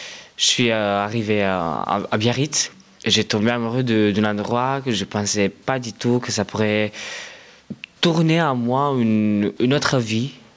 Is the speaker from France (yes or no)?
no; Bistrița-Năsăud, Romania; French is a second language; moved away as an adult; now in Brussels, Belgium; J'ai l'âge de 23 ans. Je viens de Roumanie, originale de Bistrița Năsăud.